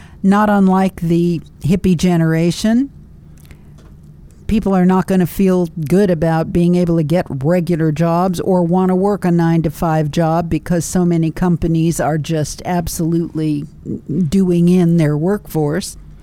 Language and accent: English; Culver City, California, United States; When I was growing up in West Los Angeles, Culver City, we used to have a milkman who came by and dropped milk off on the front porch.